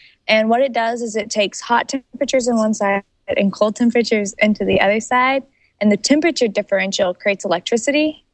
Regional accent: Peyton, Colorado, United States; I'm 18 years old. I'm from Peony, Colorado, and I'm a senior this year.

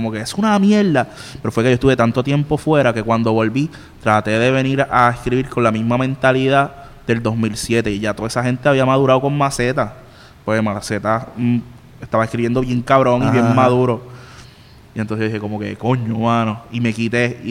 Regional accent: Camuy, Puerto Rico; yo soy de Camuy

